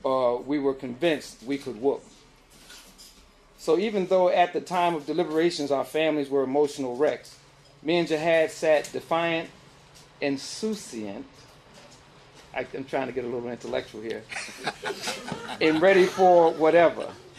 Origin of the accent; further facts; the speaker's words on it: Plainfield, New Jersey, United States; The air was still charged, and Plainfield, New Jersey, my hometown, was a part of it.